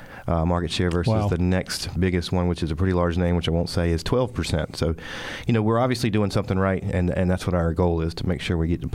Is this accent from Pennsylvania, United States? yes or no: no; Wilmington, North Carolina, United States; A little bit about myself. I was born and raised in Wilmington. Actually went to college here at UNCW and graduated in finance from UNC Wilmington, the Cameron School of Business.